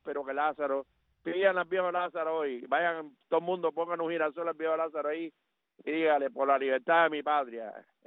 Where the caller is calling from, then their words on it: Bristol, Indiana, United States; Estoy en Bristol, Indiana, cargando.